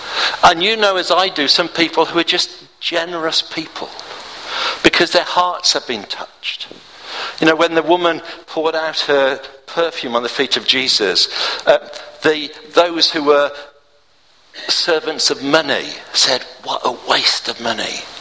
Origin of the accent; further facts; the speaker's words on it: Birmingham, West Midlands, United Kingdom; I'm from Birmingham, and my first job was in Smethwick a long time ago.